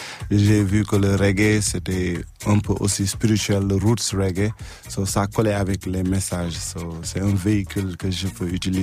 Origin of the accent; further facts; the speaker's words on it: Senegal; Je viens du Sénégal et Sénégal c'est francophone aussi